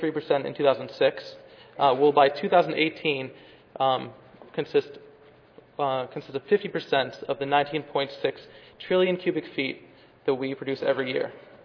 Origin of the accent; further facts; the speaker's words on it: Pittsburgh, Pennsylvania, United States; Hi, I'm here from Pittsburgh.